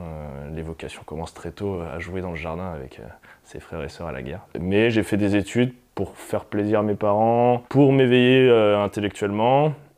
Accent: Martinique, France; born there; j'ai 33 ans, je suis né en Martinique.

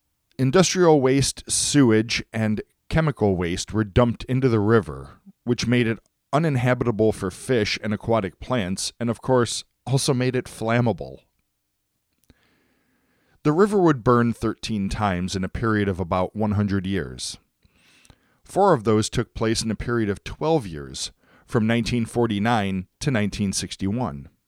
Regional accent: Cleveland, Ohio, United States; from Cleveland. Being from Cleveland, there's one question more than any other that I have been asked.

